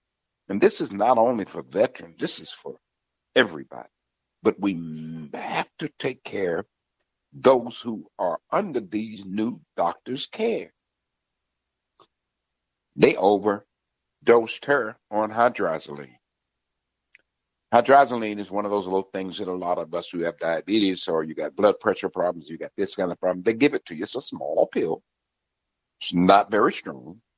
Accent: Huntsville, Alabama, United States; But I always say hello to the Army because I was raised right there in Huntsville, Alabama, Redstone Arsenal. So I'm kind of partial to where I was raised, even though my family is Air Force.

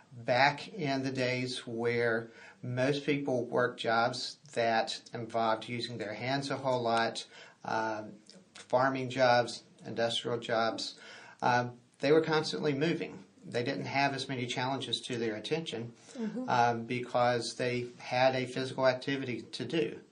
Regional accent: Geneva, Alabama, United States; I grew up in Geneva, Alabama, down in the Wiregrass area of the States. I'm proud to call that home.

